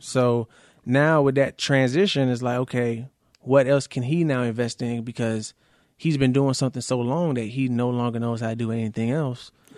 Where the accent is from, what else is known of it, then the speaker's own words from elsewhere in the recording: Miami, Florida, United States; and if y'all don't know, I am from Miami, from city to city in my car selling this stuff.